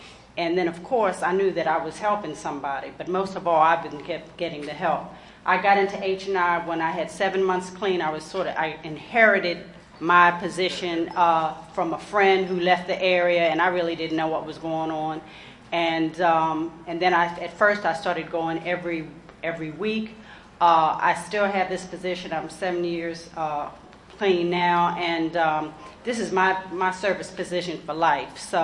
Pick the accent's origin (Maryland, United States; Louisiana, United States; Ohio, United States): Maryland, United States; I'm from the South Potomac area in Maryland